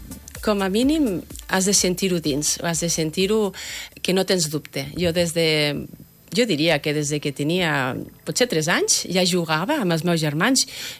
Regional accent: Catalonia, Spain; Jo sóc d'un poble de Lleida, i és, era un poble, és un poble petit

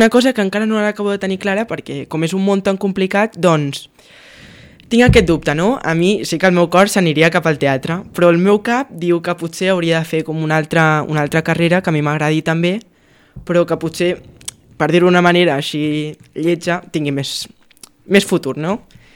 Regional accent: Badalona, Catalonia, Spain; Soc de Badalona, sí, i orgullós.

